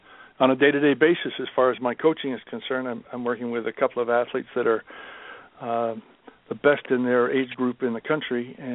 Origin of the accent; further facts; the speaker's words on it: Vermont, United States; now in Canada; I'm originally from Vermont, and I mm-hmm. Achieved my Canadian citizenship a month before we left for Munich.